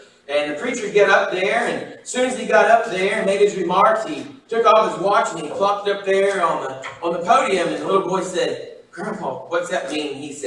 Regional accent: Illinois, United States; some friends that I grew up with in Illinois, they live over in the Madisonville area

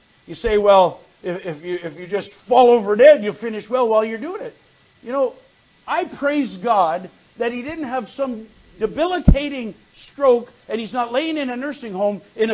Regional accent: North Dakota, United States; I'm from North Dakota, okay? And he's from Wisconsin.

